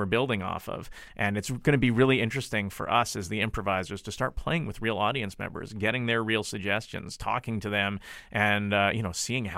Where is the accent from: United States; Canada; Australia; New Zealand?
Canada; Winnipeg, Manitoba; So myself, I come from Winnipeg, and then have been working as the co-artistic director of Vancouver's Instant Theatre until last year.